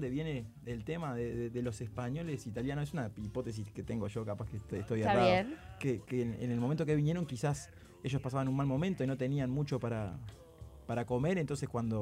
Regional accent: Uruguay; Es porque somos uruguayos, somos una familia de 3 millones.

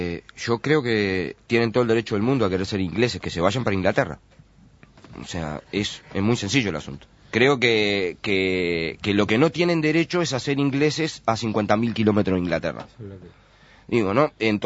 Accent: Uruguay; los comunistas somos uruguayos

